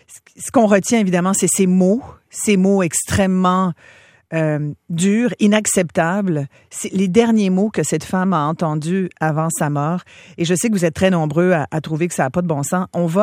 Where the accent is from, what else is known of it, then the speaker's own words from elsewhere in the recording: Quebec, Canada; Quand les Américains ont la grippe, ça tousse fort chez nous, au Québec et au Canada.